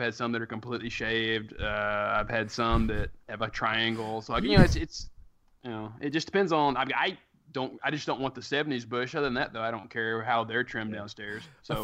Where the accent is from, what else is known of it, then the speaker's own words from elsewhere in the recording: Ireland; Like, I'm Irish.